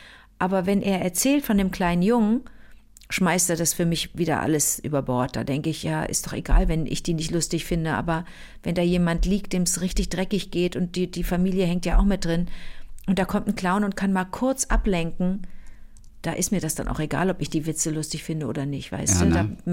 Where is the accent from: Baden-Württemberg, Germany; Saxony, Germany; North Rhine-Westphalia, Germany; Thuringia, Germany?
North Rhine-Westphalia, Germany; Rösrath; wo ich herkomme, aus Rösrath.